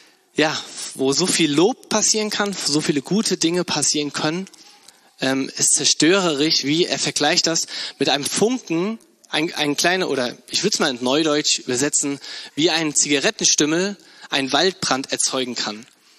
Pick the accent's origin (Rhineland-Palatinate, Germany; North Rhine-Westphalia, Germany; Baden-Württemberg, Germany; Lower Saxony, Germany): Rhineland-Palatinate, Germany; Bad Kreuznach; now in Neunkirchen, Germany; Ich komme ja eigentlich aus Bad Kreuznach, in der Nähe von Mainz, ein bisschen bei der südlichen, eine nahe Weinregion. Wunderschön. Und dann bin ich hier nach Neunkirchen gekommen, ins Siegerland.